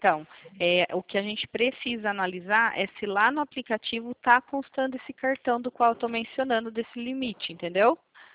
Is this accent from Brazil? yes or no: yes; Itatiba, São Paulo, Brazil; Eu sou aqui de Itatiba, São Paulo.